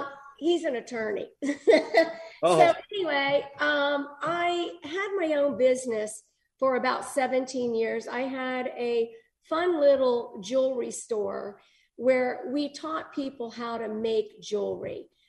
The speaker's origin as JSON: {"language": "English", "town": "Tampa", "region": "Florida", "country": "United States", "tie": "born there", "lives_now": "Orlando, United States", "said": "I was born time ago in Tampa, Florida."}